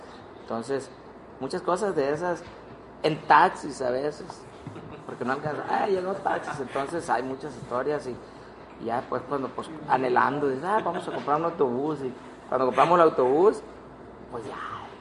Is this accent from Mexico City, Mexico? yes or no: no; Tabasula, Sinaloa, Mexico; moved away as an adult; also born or lived in Guamúchil; now in United States; Empezamos ahí en el pueblo, en Tabasula, después nos fuimos a la ciudad de Guamuchi, en el estado. Pues ya anduvimos de vagos para acá, para Ciudad de México, Tijuana, hasta Cancún fuimos. Y después, vamos a sacar visa en el 2003. Vamos para Estados Unidos.